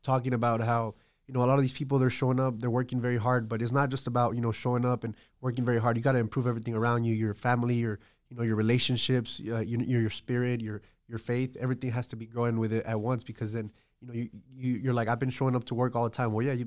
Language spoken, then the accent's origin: English; Fort Worth, Texas, United States; I'm local from Fort Worth, you know, city next to Dallas.